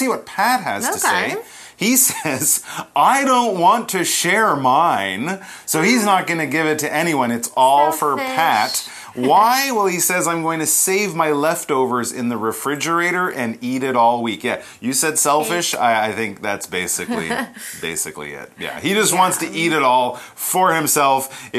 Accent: Canada; Actually, I'm from Canada, and we have Thanksgiving in October.

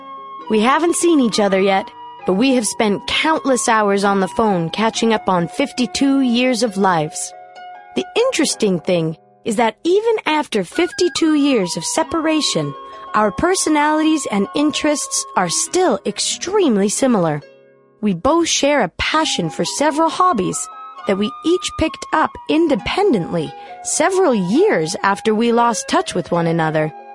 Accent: Boston, Massachusetts, United States; I grew up in Jamaica Plain, an urban community located on the outskirts of Boston, Massachusetts. In the 1940s, it was a wholesome, quaint little community. It was my home, and I loved it there.

